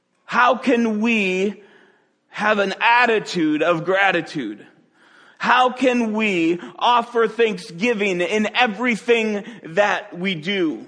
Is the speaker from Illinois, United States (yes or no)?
yes; Chicago, Illinois, United States; For me, since I grew up around the Chicagoland area, I grew up loving watching Michael Jordan.